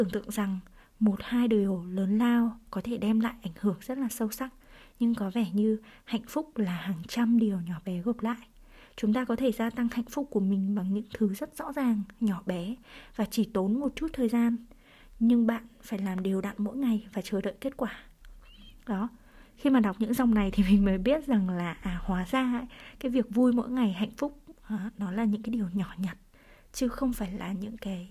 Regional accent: Mộc Châu, Sơn La, Vietnam; now in Hanoi, Vietnam; Và quê mình thì ở Mộc Châu. Mình sống và làm việc, học tập tại Hà Nội được gần 15 năm. Nên mỗi lần mà mình được nghỉ dài thì mình đều tìm cách phi ngay về quê.

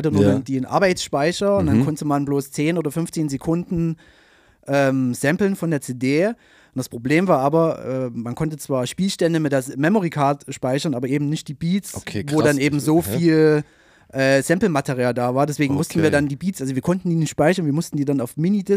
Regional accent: Saxony, Germany; Genau, also ich komme aus einem Dorf, Zwickauer Land, genau.

